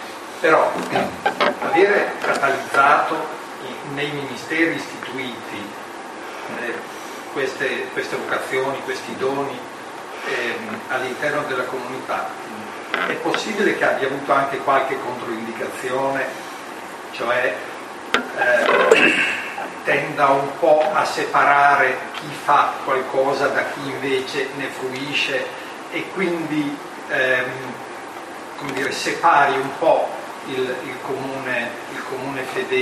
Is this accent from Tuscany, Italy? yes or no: no; Reggio Emilia, Emilia-Romagna, Italy; Io davo per scontato questa cosa dei ministeri laicali, perché vengo da Reggio Emilia